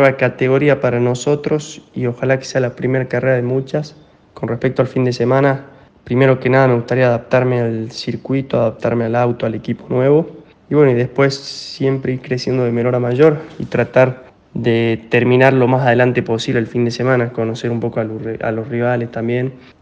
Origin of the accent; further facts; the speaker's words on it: Salta, Argentina; Yo soy de Salta